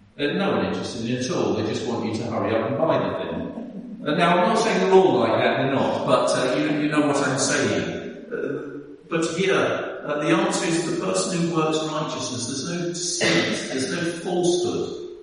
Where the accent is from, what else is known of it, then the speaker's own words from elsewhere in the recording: Germany; first language German; English is a second language; I grew up in Germany. German was my first language